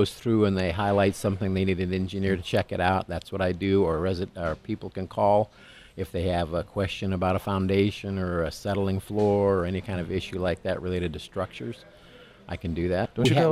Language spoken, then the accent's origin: English; Santa Cruz, California, United States; now in Springfield, United States; Originally from California, grew up in Santa Cruz